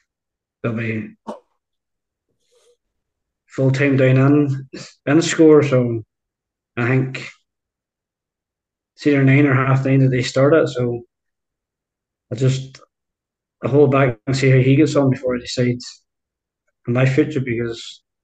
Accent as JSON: {"language": "English", "town": "Ballysally", "region": "Northern Ireland", "country": "United Kingdom", "said": "and I was from Ballysally, you know"}